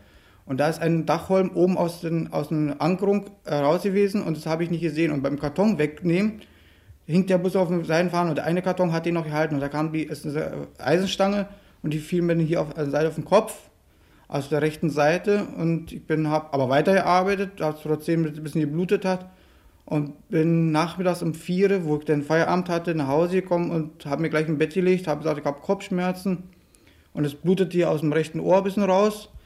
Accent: Berlin, Germany; bin nicht aus Berlin, ich bin zugereist, 59 und bin in Spandau aber groß geworden

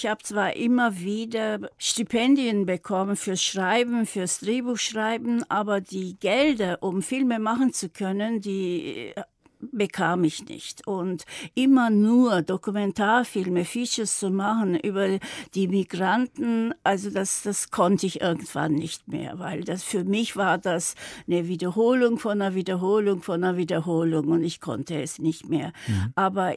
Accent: Istanbul, Turkey; German is a second language; Und ich komme aber aus einer großstädtischen Familie. Wir kommen aus Istanbul

